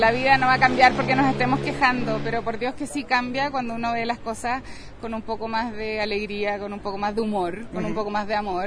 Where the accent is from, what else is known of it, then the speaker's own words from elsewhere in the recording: Chile; now in Guadalajara, Mexico; Yo soy chilena, llevo 7 años viviendo acá en Guadalajara.